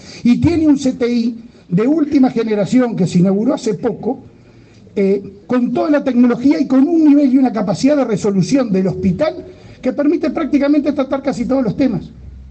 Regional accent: Río Branco, Cerro Largo, Uruguay; born there; nacemos acá, donde yo amo a mi pueblo, donde yo soy, me siento identificado

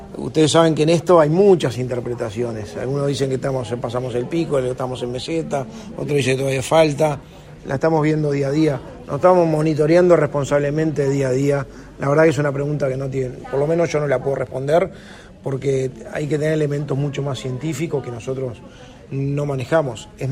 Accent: Uruguay; como uruguayo nos da orgullo

